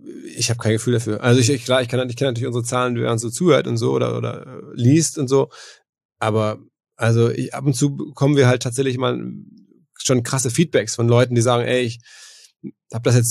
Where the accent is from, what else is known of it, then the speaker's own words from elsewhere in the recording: Germany; Ich bin halt aufgewachsen in Deutschland als Junge, als Fußballfan.